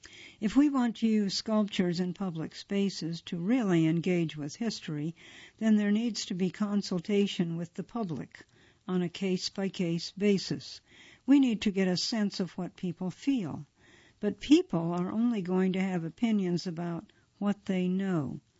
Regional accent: New York City, New York, United States; Growing up in New York City, food represented the old ways, our life in India, and the people we left behind.

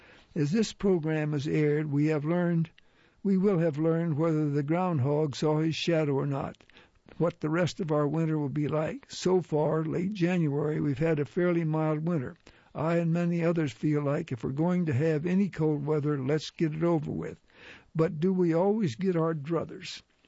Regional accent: Pacific Northwest, United States; I grew up in the Pacific Northwest and never tasted pimento cheese until I came to North Carolina.

